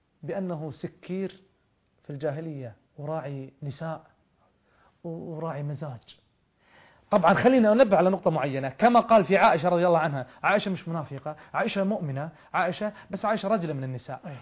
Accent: Kuwait; فله مكانة عظيمة عندنا ككويتيين خصوصا وعند أهل السنة عموما.

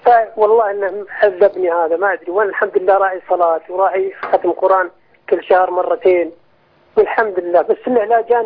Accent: Saudi Arabia; انا سعودي.

